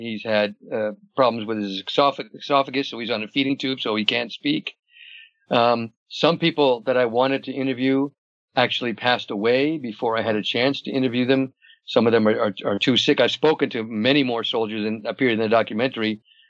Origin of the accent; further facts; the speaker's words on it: United States; moved away as an adult; now in Netherlands; Basically, I'm originally from the States. I live now in Holland. I've lived here for about 25 years